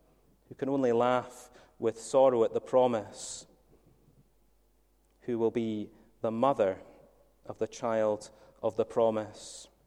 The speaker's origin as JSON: {"language": "English", "region": "Scotland", "country": "United Kingdom", "said": "I'm Scottish. I've got three siblings."}